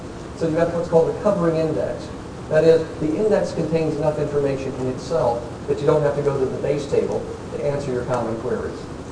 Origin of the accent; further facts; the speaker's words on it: Utah, United States; since I'm from Utah, terribly behind my neighbors.